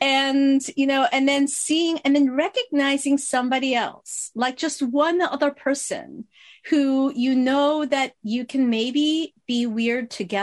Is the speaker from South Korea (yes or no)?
yes; South Korea; English is a second language; I came over from Korea. I didn't speak English and, you know, in middle school